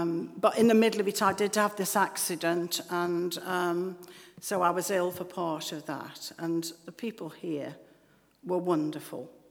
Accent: Stoke-on-Trent, West Midlands, United Kingdom; now in Colchester, United Kingdom; because I'm a northerner. I come from Stoke-on-Trent and lived up there.

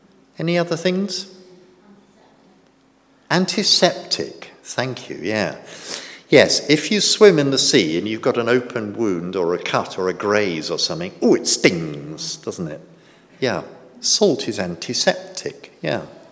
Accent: United Kingdom; But often, being British, we just sort of keep quiet, don't we?

